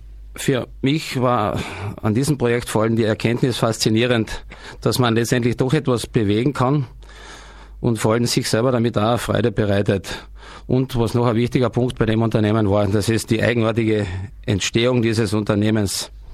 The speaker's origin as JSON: {"language": "German", "town": "Rotenthurn", "country": "Austria", "said": "Ich komme aus Rotenthurn, eine kleine Ortschaft in der Nähe von Spital"}